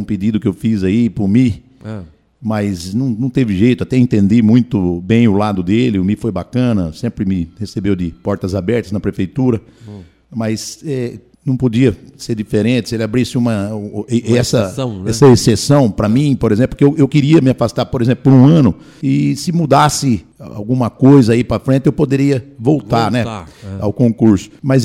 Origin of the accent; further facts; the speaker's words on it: Mirandópolis, São Paulo, Brazil; now in Itápolis, Brazil; Eu sou de Mirandópolis, né?